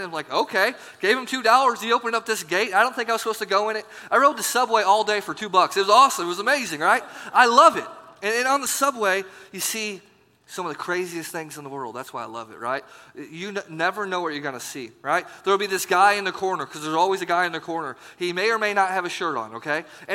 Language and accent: English; Illinois, United States; now in Indiana, United States; Like, I'm from Illinois, small town Illinois. I live in small town Indiana now.